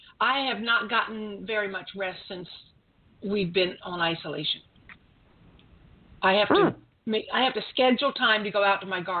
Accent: South Carolina, United States; I know in South Carolina, which is my home state, they have stopped school.

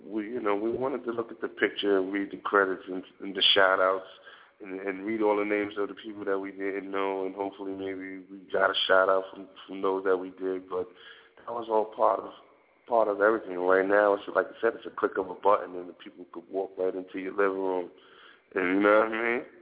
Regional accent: Queens, New York, United States; I'm from Queens. I'm from Queensbridge, New York.

